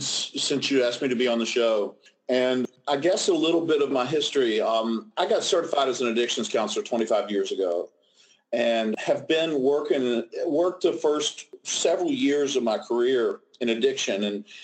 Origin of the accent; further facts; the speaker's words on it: West Virginia, United States; it was seared in to my development growing up in Southern West Virginia.